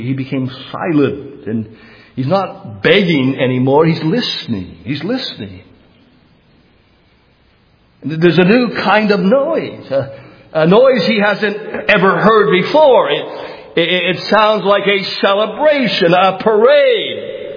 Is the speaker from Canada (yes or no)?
yes; Canada; I grew up in Canada.